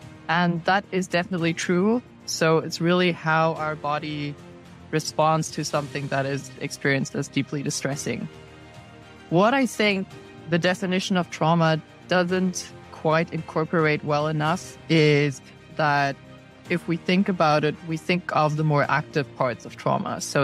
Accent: Namibia; I have grown up and was born and bred in Namibia in Southern Africa, probably a country that many people have never heard about.

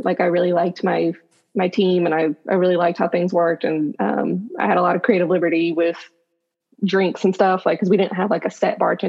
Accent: Dahlonega, Georgia, United States; I'm from Dahlonega, Georgia, which is like a mountain town, like kind of backwoods, little hick.

